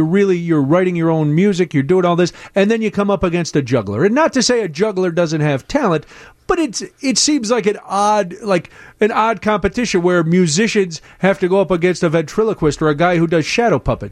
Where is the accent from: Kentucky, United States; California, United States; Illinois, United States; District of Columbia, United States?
Illinois, United States; Glenwood; Yeah, because I grew up in the south suburbs as well, so I'm very familiar with Crete. I'm from Glenwood, so not too far.